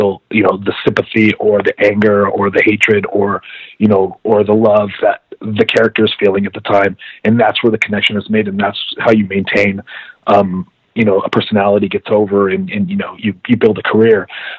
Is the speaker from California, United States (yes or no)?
yes; Los Angeles, California, United States; living in Los Angeles, growing up in Los Angeles, it made it this easier for me.